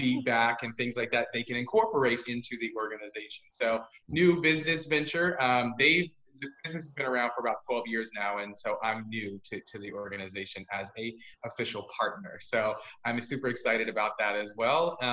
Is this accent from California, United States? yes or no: yes; Yuba City, California, United States; also born or lived in Kansas City, Kansas; I was born in the Midwest in good old land of Dorothy and Toto in Kansas City, Kansas. And we moved to California, Northern California, Yuba City, Marysville area